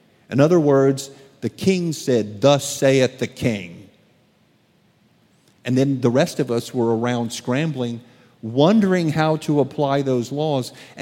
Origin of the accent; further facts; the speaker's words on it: United States; This just goes against the grain of me as an American.